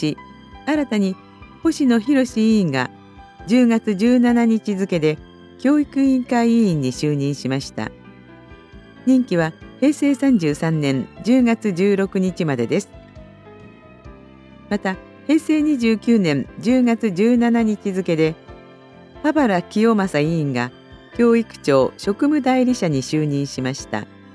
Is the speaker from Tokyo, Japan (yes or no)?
yes; Shinjuku, Tokyo, Japan; 新宿区中落合で生まれ育ち、落合第一小学校、落合中学校の卒業生です。